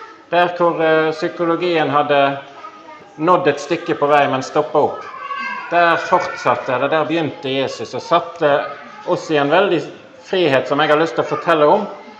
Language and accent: Norwegian; Fitjar, Vestland, Norway; now in Sotra, Norway; det tror jeg ble nevnt. Og jeg bor på Sotra, men jeg vokste opp på Fitjar.